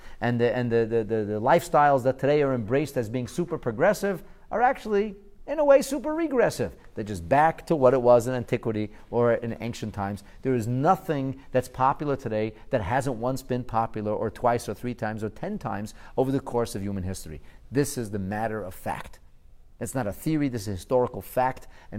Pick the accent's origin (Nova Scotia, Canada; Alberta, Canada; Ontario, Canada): Ontario, Canada; Thornhill; I'm actually from York Region, and the city is Vaughan, and the town or neighborhood is Thornhill.